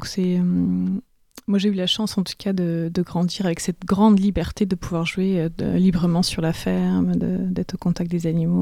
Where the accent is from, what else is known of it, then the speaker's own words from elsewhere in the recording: Pays de la Loire, France; j'ai grandi en France, enfin en Mayenne, à partir de l'âge de... Ouais, j'avais 5 ans et demi, presque 6 ans, quoi.